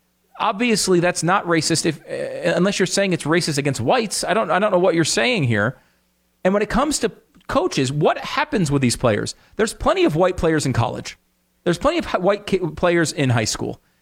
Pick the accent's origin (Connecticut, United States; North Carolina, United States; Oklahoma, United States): Connecticut, United States; These are not the jobs, Dan, that I grew up together in Connecticut